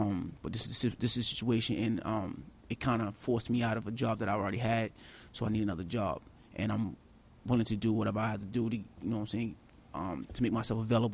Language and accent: English; the South, United States; I'm from the South.